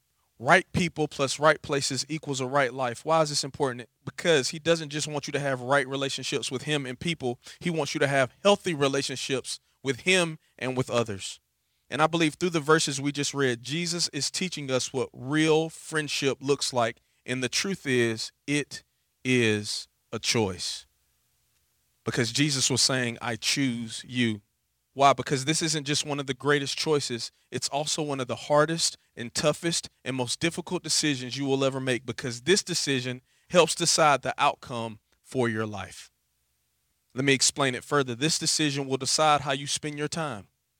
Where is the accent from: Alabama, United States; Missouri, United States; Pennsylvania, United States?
Alabama, United States; Dothan; Also, part of my bio is I am from Dothan, Alabama.